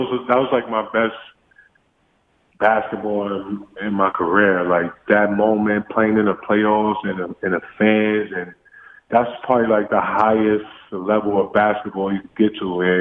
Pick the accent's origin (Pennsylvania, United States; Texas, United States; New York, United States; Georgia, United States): New York, United States; Coney Island; Growing up in Coney Island, you know, it's tough.